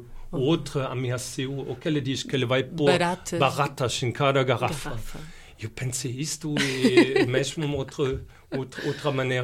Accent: Germany; Portuguese is a second language; Não, eu sou alemão e na Alemanha... Não, somos todos europeus, mas...

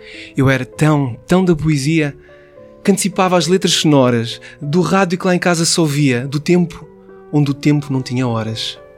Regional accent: Cascais, Lisbon, Portugal; Eu nasci em Lisboa também, mas sou de Cascais, mais precisamente de Tires, São Domingos de Rana. Ali cresci, ali passei a minha adolescência, ali vivi toda a vida. E continuamos a viver no concelho de Cascais.

